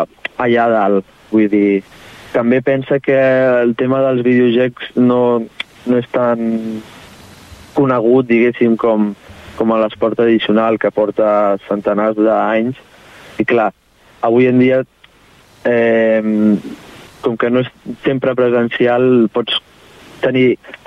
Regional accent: Sabadell, Catalonia, Spain; mira, som de Sabadell, saps?

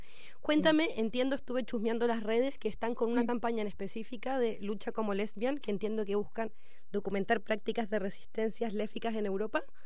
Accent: Chile; yo soy chilena, allá también decimos tortillera o torta.

